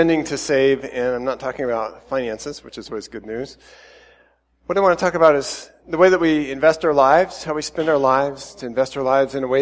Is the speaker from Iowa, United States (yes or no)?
yes; Iowa, United States; now in El Paso, United States; I grew up in Iowa, and that was just kind of part of life in Iowa.